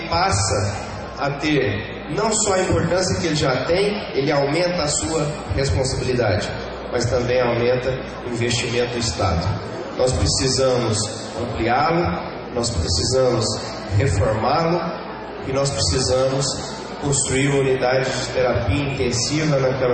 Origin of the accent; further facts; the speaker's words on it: São Luís de Montes Belos, Goiás, Brazil; also born or lived in Goiânia; now in Federal District, Brazil; Eu que sou nascido e criado em São Luís de Montes Belos, no interior do Goiás, e vivi boa parte do tempo também em Goiânia, e os últimos 10 anos aqui muito próximo, no Distrito Federal.